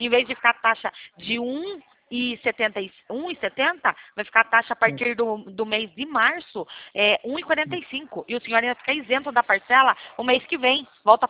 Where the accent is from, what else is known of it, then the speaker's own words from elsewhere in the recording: São Paulo, Brazil; Eu sou de São Paulo. Eu sou da Central.